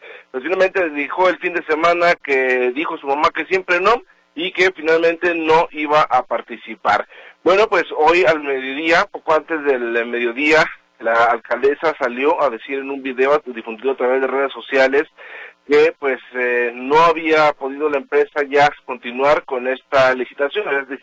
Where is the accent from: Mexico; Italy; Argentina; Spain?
Mexico; Guadalajara, Jalisco; Pero evidentemente también nos vamos a enfrentar nosotros como tapatíos.